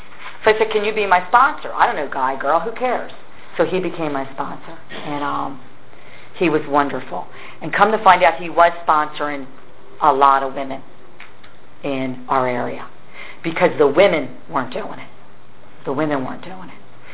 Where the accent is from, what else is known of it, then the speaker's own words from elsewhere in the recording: Delaware, United States; I'm like, I'm from Delaware. But I was in Colorado, but I'm from Delaware.